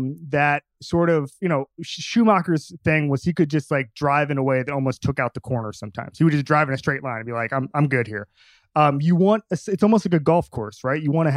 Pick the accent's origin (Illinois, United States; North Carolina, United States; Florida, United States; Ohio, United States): Florida, United States; Orlando; Like I grew up at the RDV Iceplex in Orlando.